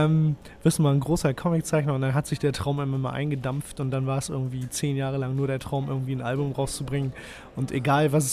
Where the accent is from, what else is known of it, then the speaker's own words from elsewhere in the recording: Wedel, Schleswig-Holstein, Germany; Aus Wedel. Das ist so ein quasi, ja, so eine direkte Anbindung an Hamburg dran, an der S-Bahn-Station.